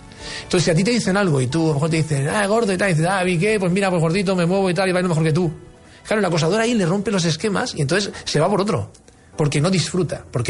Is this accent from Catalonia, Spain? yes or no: yes; Catalonia, Spain; Yo me considero español, catalán, pero no sé.